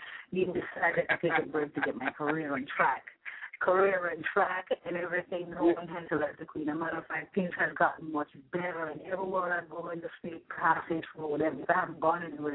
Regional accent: Jamaica; I'm Jamaican and everything. And my Jamaican people love me and everything.

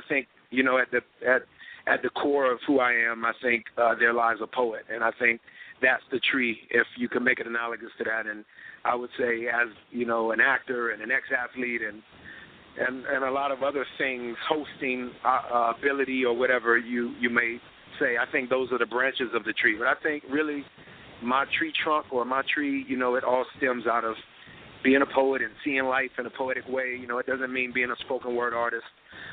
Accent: Decatur, Georgia, United States; And for folks that don't know, I'm from, you know, Atlanta, Georgia, and specifically straight out of the deck.

